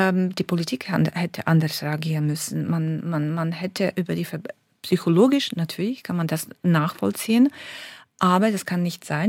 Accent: Slovakia; darunter auch meine Heimat, die Slowakei

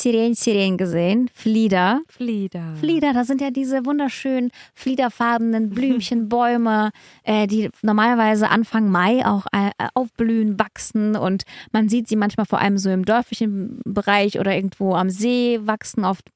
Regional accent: Russia; moved away; erinnert mich auch so heftig an meine Kindheit in Russland

